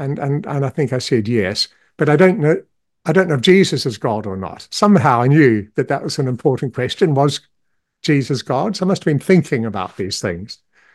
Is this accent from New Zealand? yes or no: yes; New Zealand; I was raised in New Zealand